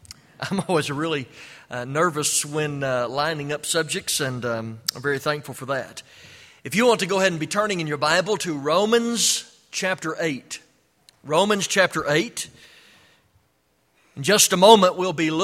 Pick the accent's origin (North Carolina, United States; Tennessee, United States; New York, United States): Tennessee, United States; Chattanooga; I'm sure it's the case that Charlie has known me longer than I've known him growing up in the Chattanooga area.